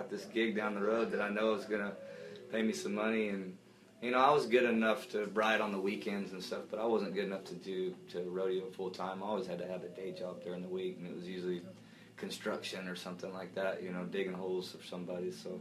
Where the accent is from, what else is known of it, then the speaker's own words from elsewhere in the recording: New Mexico, United States; I'm from New Mexico, and my family is a ranching family, and I grew up rodeoing